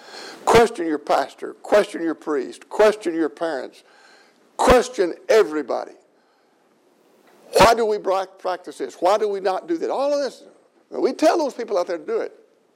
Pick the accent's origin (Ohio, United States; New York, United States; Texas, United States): Texas, United States; Port Arthur; I was raised down in Port Arthur. But we were raised identically. Both of our parents, both sets of parents were Christians.